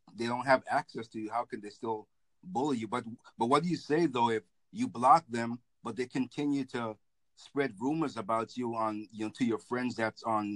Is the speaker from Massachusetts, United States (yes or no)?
yes; Massachusetts, United States; Well, yeah, I'm from Massachusetts. That's in the United States.